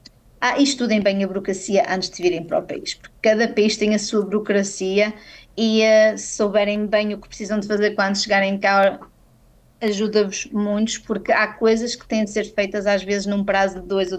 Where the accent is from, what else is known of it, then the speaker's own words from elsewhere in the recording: Portugal; now in Austria; Eles adoram um almoço doce, que é uma coisa que eu não consigo perceber enquanto portuguesa.